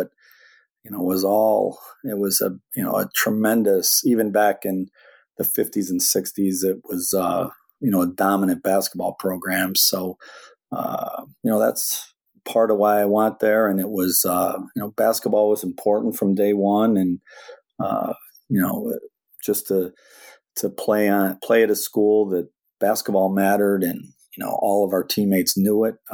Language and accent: English; Fulton, New York, United States; Yeah, so I grew up in Fulton, New York, pretty close to Syracuse.